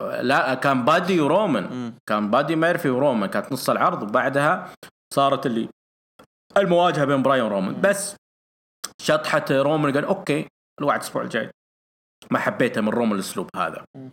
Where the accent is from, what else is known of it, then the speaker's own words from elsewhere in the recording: Wahlan, Saudi Arabia; هي قريتي اللي أنا ساكن أو ولدت وترعرعت وكبرت بها اسمها وهلان الفتح كلها.